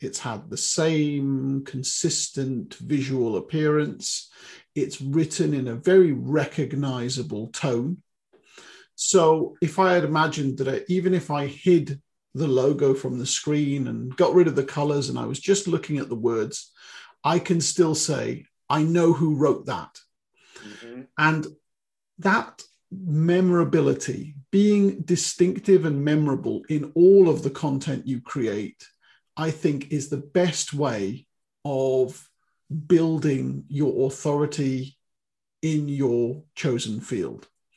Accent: United Kingdom; Yes, I'm a British copywriter. I'm based in South Wales.

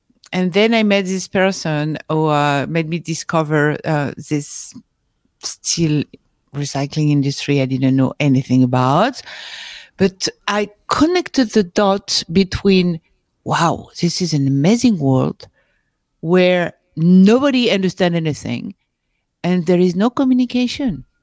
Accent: France; English is a second language; moved away as an adult; now in New York, United States; I was, of course, born and raised in France, as you can see with my accent. And I moved to New York 5 years ago.

